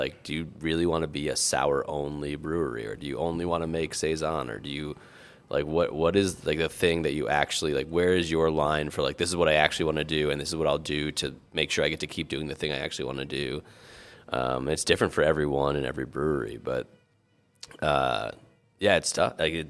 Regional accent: New England, United States; like I grew up in New England.

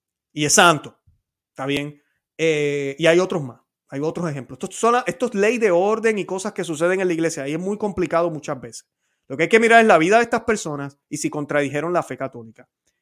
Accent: Puebla, Mexico; Sé que yo soy de Puebla, ignorancia pura.

